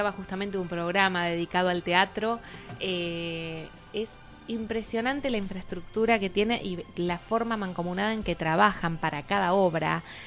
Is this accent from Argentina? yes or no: yes; Argentina; para sacarnos el sombrero como argentinos.